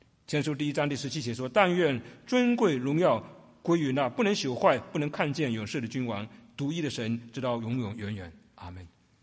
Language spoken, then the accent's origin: Chinese; China; 我们中国人讲的一句话说，有其父必有其子